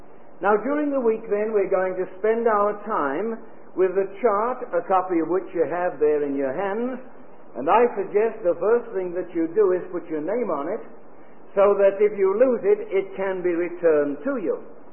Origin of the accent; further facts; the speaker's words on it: England, United Kingdom; I'm sure as an Englishman I don't understand why